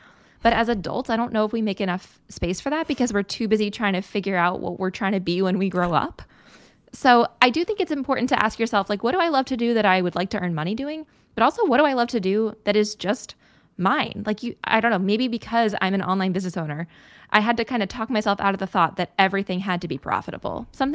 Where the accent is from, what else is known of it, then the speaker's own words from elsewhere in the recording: St. Louis, Missouri, United States; now in New York, United States; But I grew up in St. Louis, Missouri. And when we would visit New York as a kid, it was not my favorite.